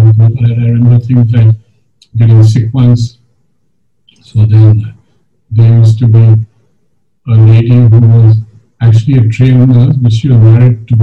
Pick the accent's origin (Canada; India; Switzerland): India; English is a second language; Naturally, that I being an Indian, there were hardly any Indians. I mean, there were no Indians as far as I knew. I never saw a single Indian there, except my parents' friends.